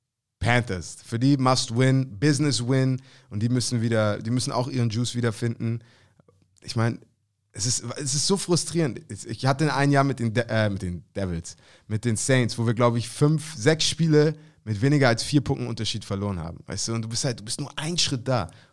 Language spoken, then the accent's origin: German; Hamburg, Germany; als Hamburger und Ex-Sea Devil